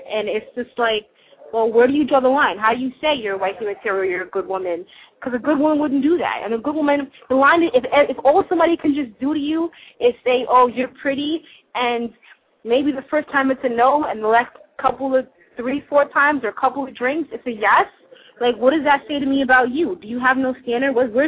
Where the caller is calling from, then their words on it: New York, United States; New York. Let's just New York.